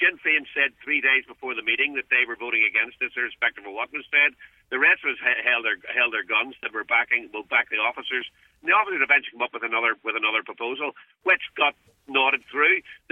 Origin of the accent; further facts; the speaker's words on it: Northern Ireland, United Kingdom; I have never felt myself to be anything else other than Irish. I'm an Irish unionist, I'm a member of the Grand Orange Lodge of Ireland